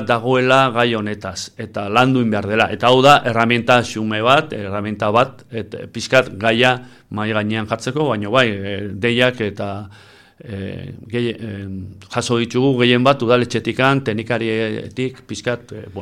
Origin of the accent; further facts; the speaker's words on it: Errenteria, Basque Country, Spain; ni Errenterian lan egite dut, Errenterikoa naiz, berez